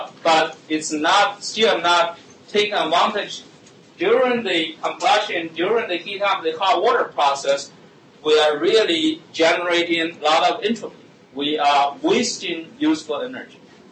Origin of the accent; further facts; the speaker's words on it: China; moved away; And I came from China. When I grew up, there was no hot water, so I didn't seldom take a shower, no water in the winter.